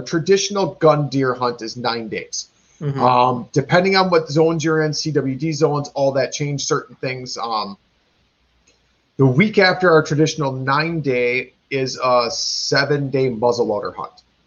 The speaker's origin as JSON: {"language": "English", "region": "Wisconsin", "country": "United States", "said": "And we are from Wisconsin. It's a big drinking state."}